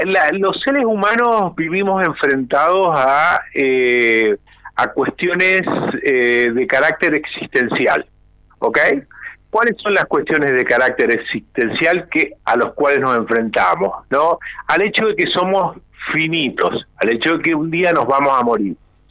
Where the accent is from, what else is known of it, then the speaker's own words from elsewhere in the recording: San Juan, Argentina; now in San Luis, Argentina; Estoy hablando, estamos en San Luis, ¿ok? Yo hace muchos años que vivo acá, pero vengo de San Juan